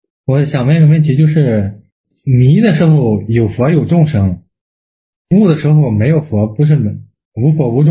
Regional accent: Beijing, China; 师傅好，我是北京的

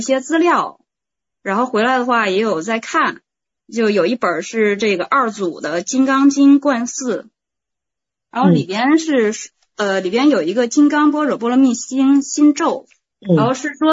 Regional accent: Liaoning, China; now in Beijing, China; 我现在在北京，我是辽宁人

